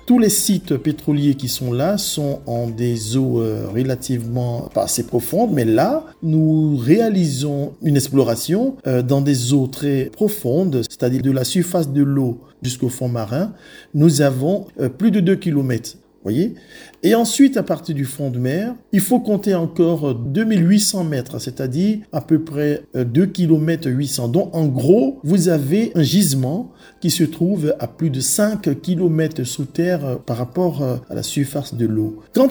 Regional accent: Côte d’Ivoire; c'est une expérience que je mets à disposition de la Côte d'Ivoire, mon pays d'origine.

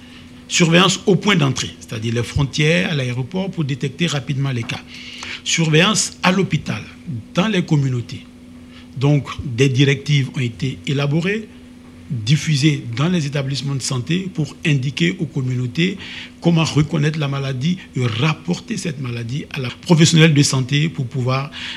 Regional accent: Côte d’Ivoire; ils ne sont même pas encore disponibles chez nous en Côte d'Ivoire

